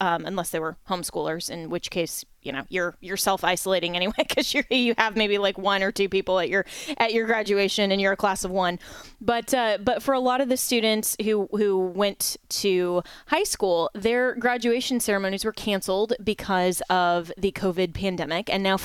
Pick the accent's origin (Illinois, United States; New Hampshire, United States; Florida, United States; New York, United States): Florida, United States; University of Florida, here in my home state of Florida